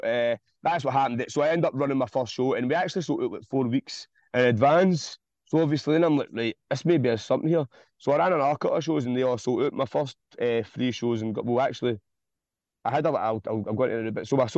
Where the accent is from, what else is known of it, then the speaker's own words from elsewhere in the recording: Glasgow, Scotland, United Kingdom; ran the Fairfield Club in Govan, which is in my hometown.